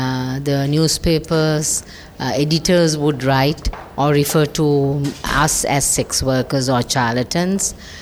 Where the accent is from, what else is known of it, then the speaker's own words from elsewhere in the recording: Sri Lanka; from Sri Lanka. I've been a human rights activist for over 30 years.